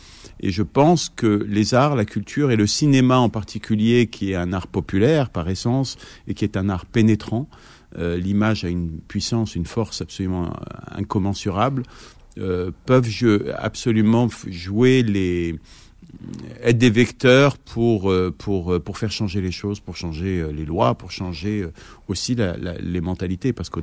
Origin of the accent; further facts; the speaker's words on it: Sarcelles, Île-de-France, France; now in Casablanca, Morocco; mon enfance à Sarcelles, et pour les autres, de gens, d'hommes, de femmes que j'ai aimés, que j'aime encore, qui m'inspirent depuis 20 ans que j'habite à Casablanca.